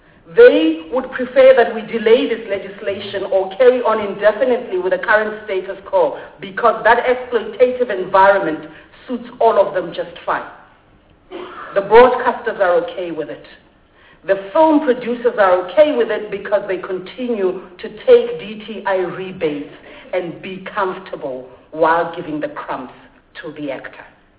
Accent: South Africa; I am a South African actor.

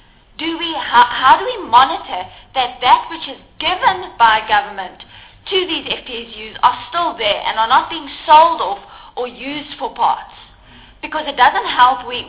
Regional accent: Free State, South Africa; I come from the Free State.

